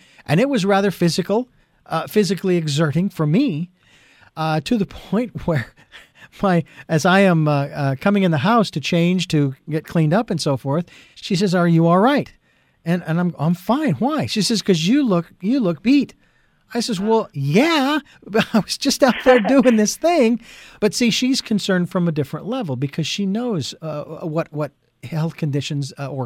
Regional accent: Phoenix, Arizona, United States; now in Santa Barbara, United States; I'm from Phoenix, Arizona, and there are big parks in Phoenix that you can go to disconnect and de-stress

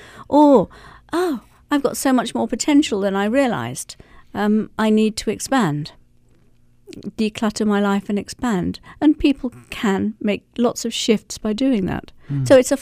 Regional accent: Pakistan; born there; Furthermore, I was born in Pakistan, and so it's obviously going to be very familiar from this lifetime as well.

